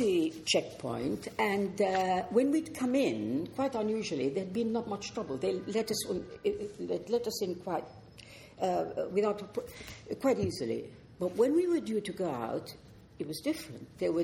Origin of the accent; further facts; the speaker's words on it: England, United Kingdom; accent: English; How much, I wondered, did my English accent and manner place me in that much older enemy camp